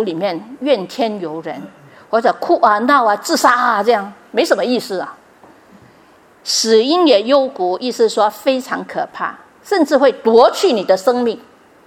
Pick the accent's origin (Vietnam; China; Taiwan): Vietnam; 因为我在越南长大的嘛